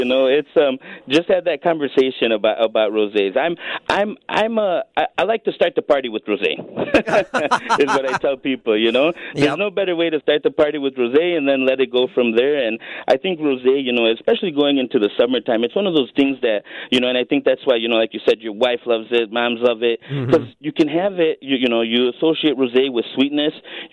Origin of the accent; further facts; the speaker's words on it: Chicago, Illinois, United States; also born or lived in Lake Geneva, United States; So I was born in Cook County, grew up around the Foster Clark area.